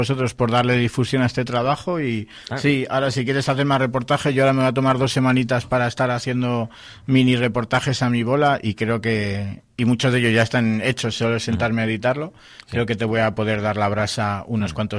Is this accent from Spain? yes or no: yes; Spain; Pero es increíble lo maleado que iba yo para allá, siendo español